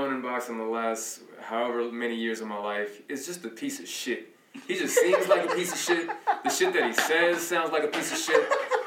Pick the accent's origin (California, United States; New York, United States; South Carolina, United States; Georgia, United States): California, United States; Long Beach; you know, I'm from Long Beach and, you know, L.A. and Long Beach were... We're Kobe Nation.